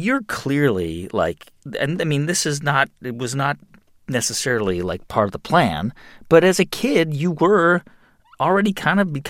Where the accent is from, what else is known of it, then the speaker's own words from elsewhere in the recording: California, United States; and I was from California. I am from California, and so it was totally alien to me.